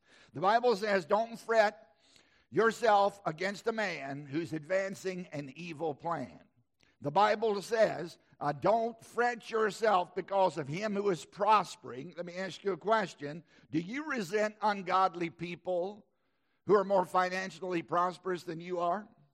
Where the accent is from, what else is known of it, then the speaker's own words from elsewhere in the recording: Southside, Virginia, United States; I grew up in Southside, Virginia, where my parents would often talk about people fretting or being fretted.